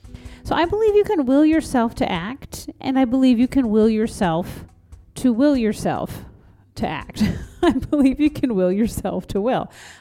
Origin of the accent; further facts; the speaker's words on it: United States; Of course, the United States. Love you. That's my home country.